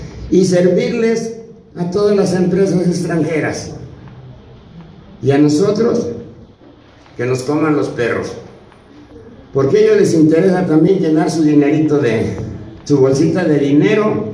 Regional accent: Moyotepec, Morelos, Mexico; van a llegar a mi pueblo, Moyotepec

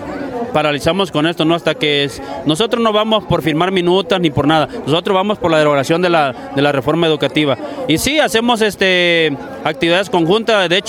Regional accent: Chiapas, Mexico; venimos del estado de Chiapas.

